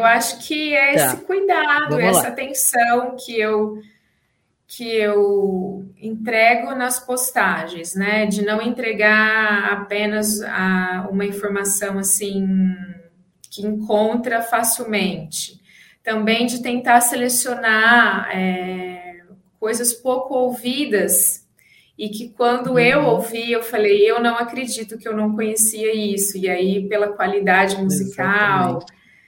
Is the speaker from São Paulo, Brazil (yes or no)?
yes; Ribeirão Preto, São Paulo, Brazil; na cidade onde eu moro, sou de Ribeirão Preto.